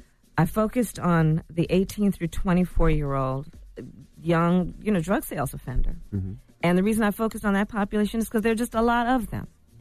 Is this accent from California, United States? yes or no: yes; Oakland, California, United States; born there; I was born in Oakland.